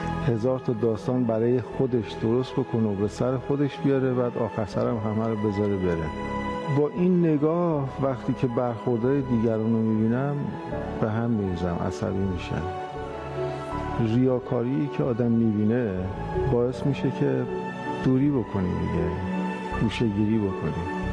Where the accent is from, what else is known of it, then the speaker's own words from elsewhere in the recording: Tehran, Tehran Province, Iran; born there; پدر مادرم اصالتاً نهاوندی هستن، ولی خودمون 4 تا خواهر برادری متولد تهران هستیم.